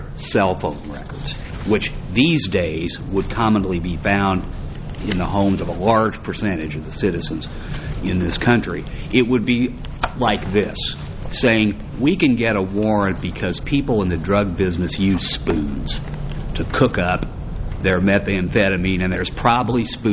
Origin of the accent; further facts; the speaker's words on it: Indianapolis, Indiana, United States; May it please the Court … from Indianapolis.